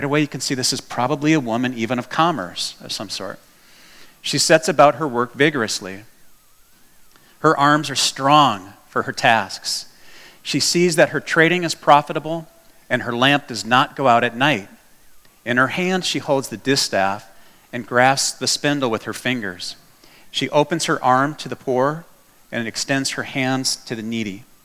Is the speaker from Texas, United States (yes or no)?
yes; Texas, United States; I mean, we're from Texas, right?